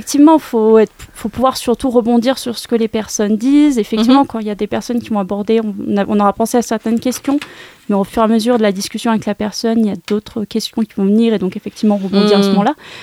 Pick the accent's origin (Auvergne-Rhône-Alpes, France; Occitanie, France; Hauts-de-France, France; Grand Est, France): Auvergne-Rhône-Alpes, France; Lyon; Moi, j'étais sur le campus qui était à Lyon, parce que de base, je suis lyonnaise.